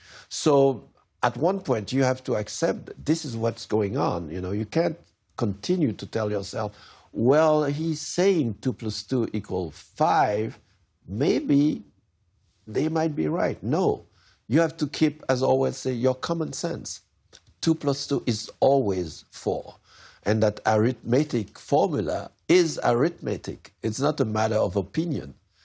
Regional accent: Haiti; You know, I come from Haiti. I grew up in a dictatorship, and I remember my parents, you know, whispering in the living room.

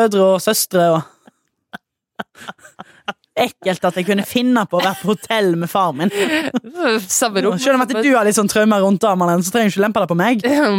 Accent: Trøndelag, Norway; Når jeg kommer fra Trøndelag

